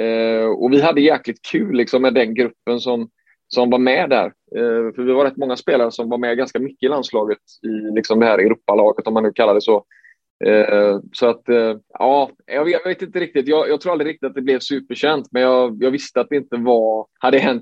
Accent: Sweden; som svensk att få spela på hemmaplan inför familj, vänner, svenska fans

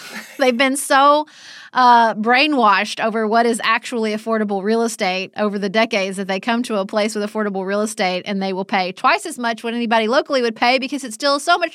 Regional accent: Paducah, Kentucky, United States; Like, yes, I'm from Paducah. We all know that. You know, 8th generation Kentuckian. But I did spend every summer of my youth in California

